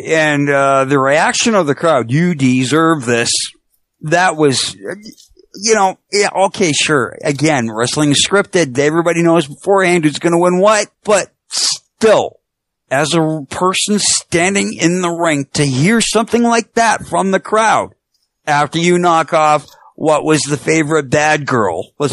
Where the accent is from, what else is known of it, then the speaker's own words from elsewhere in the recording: Canada; I'm Canadian